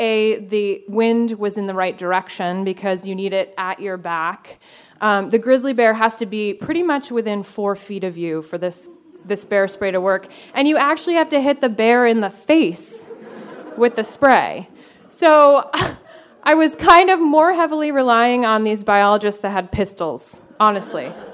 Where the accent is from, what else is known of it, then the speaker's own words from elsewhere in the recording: New York, United States; And so, mind you, Alexis is from Michigan, and I am from New York, neither of which have grizzly bear populations.